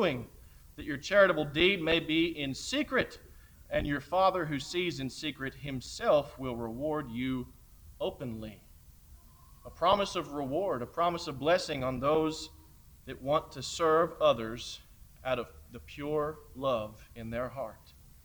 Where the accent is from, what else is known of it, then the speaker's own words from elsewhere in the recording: California, United States; also born or lived in Missouri; now in Kentucky, United States; I grew up in California. I lived in Missouri for a couple of years. I live in Kentucky now